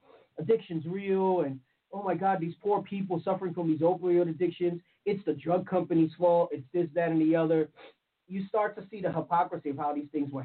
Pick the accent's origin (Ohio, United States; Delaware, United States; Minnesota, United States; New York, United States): New York, United States; South Bronx; I know personally from growing up in the South Bronx